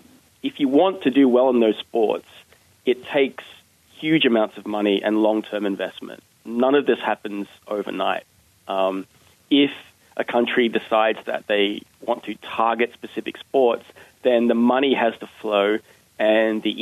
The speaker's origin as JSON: {"language": "English", "country": "Australia", "said": "I'm from Australia."}